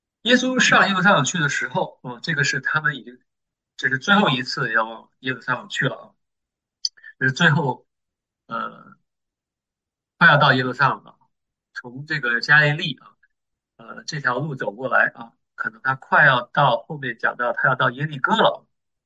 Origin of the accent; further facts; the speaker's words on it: China; 我们中国人，这个也说有得了红眼病了。